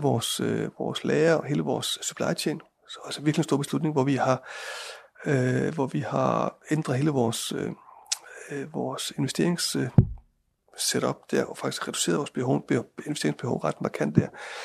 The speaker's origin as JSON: {"language": "Danish", "country": "Iceland", "said": "Altså, det er det samme som, jeg er jo islænding, så alle islændinge, de rider."}